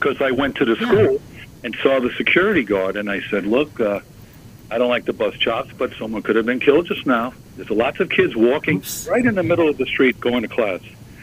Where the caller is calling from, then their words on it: New York, United States; I'm in Long Island.